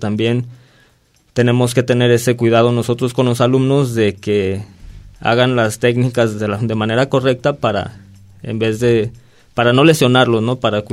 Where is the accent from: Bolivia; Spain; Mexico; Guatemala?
Mexico; Ocotlán; aparte que le tengo mucho cariño aquí a la región y a Ocotlán específicamente, pues es mi pueblo natal.